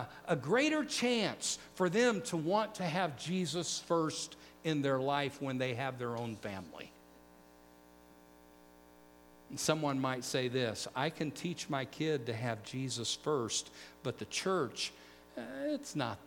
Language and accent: English; Missouri, United States; because I grew up just outside of the St. Louis area